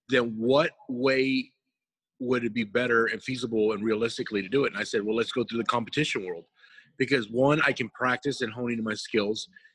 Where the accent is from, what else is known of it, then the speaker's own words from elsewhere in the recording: New Braunfels, Texas, United States; I'm from New Braunfels and I was going to open up over there and Seguin's like not having it.